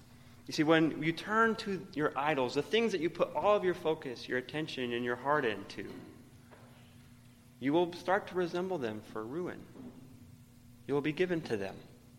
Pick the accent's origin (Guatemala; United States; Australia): Guatemala; Growing up in Guatemala, we would oftentimes go hiking.